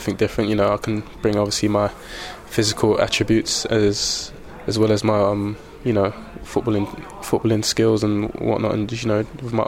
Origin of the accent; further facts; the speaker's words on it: Oxford, South East England, United Kingdom; Born and raised in Oxford, so Reading weren't too far.